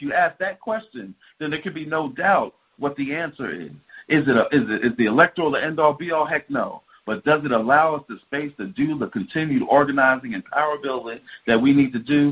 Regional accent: Bronx, New York, United States; moved away as an adult; I'm born and raised in the North, from the Bronx, New York, and I've lived in the South for the last 22 years.

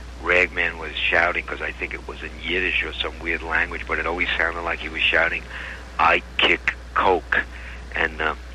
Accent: Brooklyn, New York, United States; I think the poem on the first CD that personifies the most my growing up in Brooklyn is the one about the tale of Krishna.

